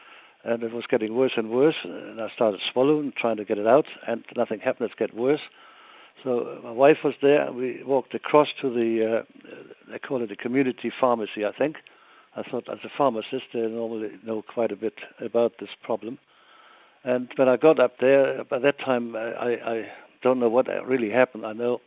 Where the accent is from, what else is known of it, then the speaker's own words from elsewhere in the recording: South Africa; we're from South Africa, but I'm German, but descent, my wife's Norwegian.